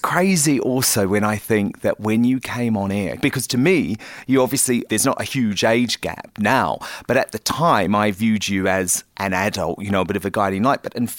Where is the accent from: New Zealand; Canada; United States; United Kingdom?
New Zealand; so I'm growing up in New Zealand